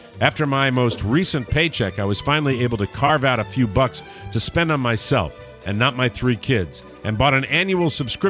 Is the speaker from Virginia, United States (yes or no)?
no; Las Vegas, Nevada, United States; I was born and raised in Las Vegas. I have raised my own family there.